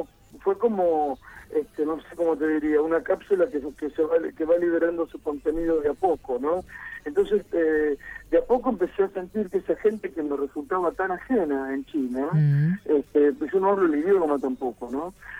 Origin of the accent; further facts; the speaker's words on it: San Nicolás, Argentina; born there; yo nací en San Nicolás y era el primer hijo de chino que había